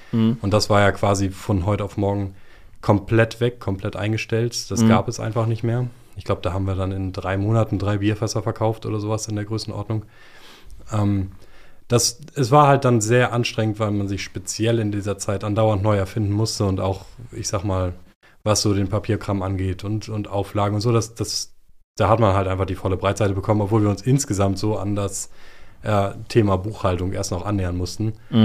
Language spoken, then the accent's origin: German; Hamburg, Germany; also born or lived in Bavaria; Ich bin ursprünglich Hamburger